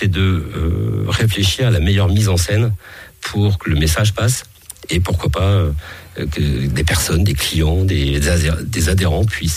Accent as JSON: {"language": "French", "town": "Nevers", "region": "Bourgogne-Franche-Comté", "country": "France", "tie": "born or raised there", "said": "parce que je suis originaire de Nevers."}